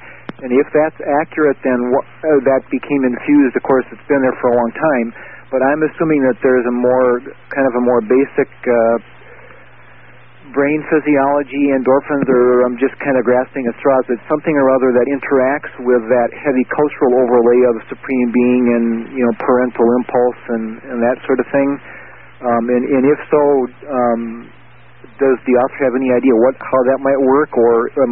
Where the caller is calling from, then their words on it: North Dakota, United States; I'm calling you from North Dakota.